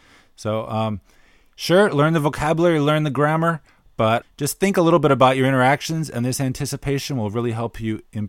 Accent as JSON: {"language": "English", "region": "Florida", "country": "United States", "said": "I come from Florida, and I went sea kayaking through the Everglades"}